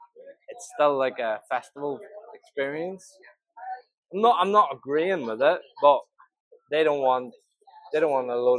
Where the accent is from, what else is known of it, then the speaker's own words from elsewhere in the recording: Northern Ireland, United Kingdom; Well, I'm from Fermanagh, so it's not a great deal to do in Fermanagh.